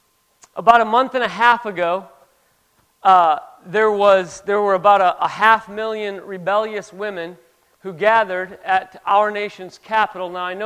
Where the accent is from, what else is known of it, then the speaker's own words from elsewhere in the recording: Monroe, North Carolina, United States; I'm from North Carolina, Monroe, North Carolina.